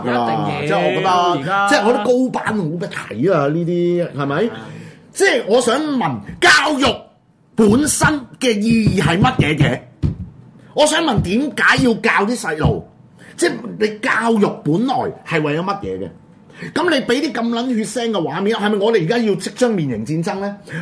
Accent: China; 但係認識南京大屠殺係作為我哋中國人嘅應該嘅必然嘅責任嚟嘅

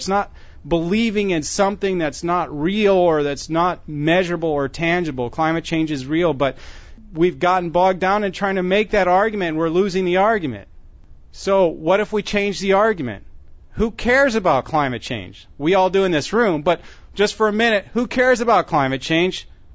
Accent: United States; now in Vancouver, Canada; I am American, but Canada is my adopted homeland now. I don't have any intention to go back to the States anytime soon.

